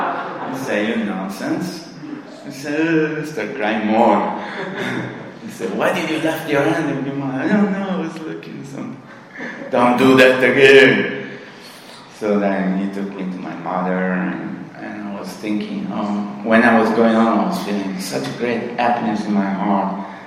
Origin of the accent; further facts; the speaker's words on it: Australia; I don't know Australian mothers, okay, I'm an Australian here, a few.